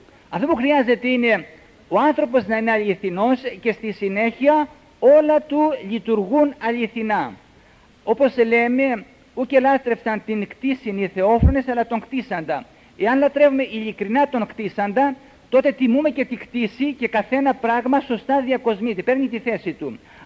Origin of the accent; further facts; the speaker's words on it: Cyprus; Μη μου τα λέτε πολύ κυπριακά, είμαι Κύπριος αλλά λίγο.